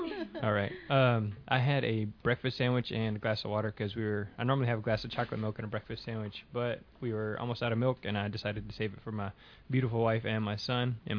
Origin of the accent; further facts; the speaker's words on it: Houston, Texas, United States; I'm pretty much from Houston my whole life, so I went to Pasadena ISD, Dobie. So I went to Dobie High School, then I went to Houston Baptist University, and then I worked in Fort Bend, now I work in Pasadena, so I haven't gone very far.